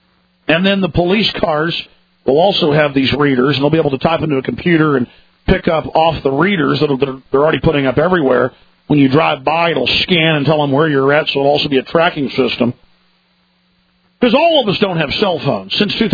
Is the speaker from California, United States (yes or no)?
no; Dallas, Texas, United States; Growing up in Dallas, I saw many roads that were tolls, not tolls anymore.